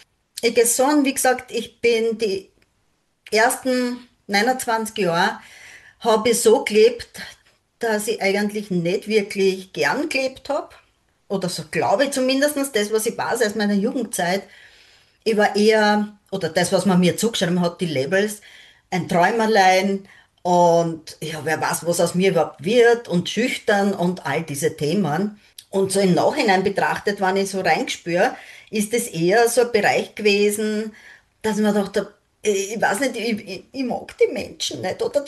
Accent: Vienna, Austria; Ich komme aus Wien, bin in Wien wohnhaft. Bin aus der Generation der Babyboomer

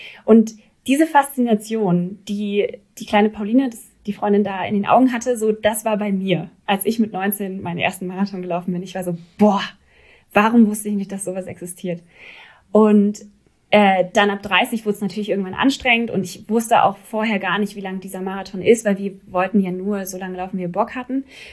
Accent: Berlin, Germany; Wir haben damals in Mahlsdorf gelebt. Also ich bin aufgewachsen in der Nähe vom Tierpark und das ist so Ost, auf jeden Fall Ost-Berlin, aber eher so mittig Ost-Berlin. Und dann bin ich immer weiter an den Rand gezogen

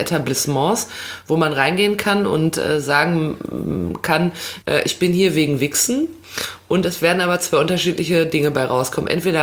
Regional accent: North Rhine-Westphalia, Germany; born there; ich komme ja gebürtig aus dem Ruhrgebiet, und da war Foot immer der Hintern.

